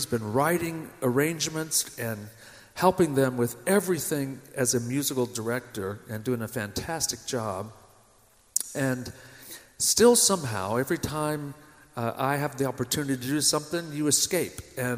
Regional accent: Argentina; We're 2 of 5 missionary kids. We grew up in Argentina.

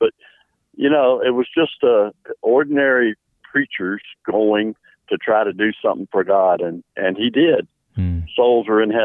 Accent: United States; I'm an American. I'm a country boy.

